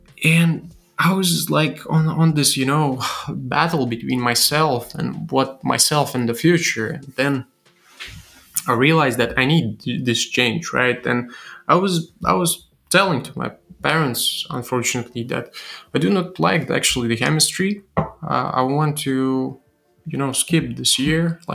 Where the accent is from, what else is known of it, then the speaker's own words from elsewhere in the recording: Rezekne, Latgale, Latvia; English is a second language; I'm from Rezekne. There was no huge chemistry laboratories like here.